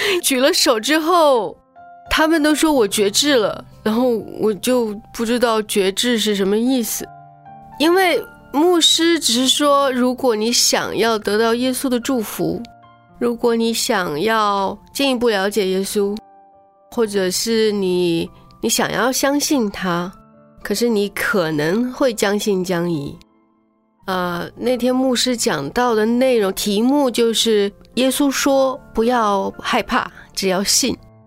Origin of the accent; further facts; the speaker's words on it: Shanghai, China; 是，我是上海来的。